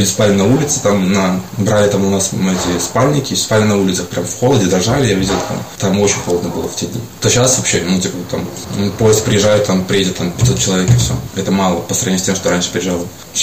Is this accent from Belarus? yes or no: yes; Minsk, Belarus; Я говорю, из Минска, из Беларуси.